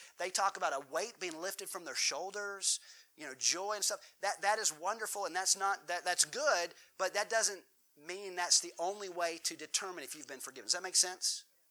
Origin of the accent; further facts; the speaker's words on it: South Carolina, United States; And I grew up here in South Carolina, curvy roads, mountain roads, hill roads.